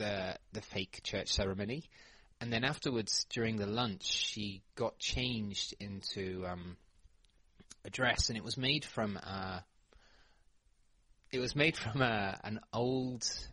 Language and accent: English; United Kingdom; Well, yeah, because I'm British, maybe.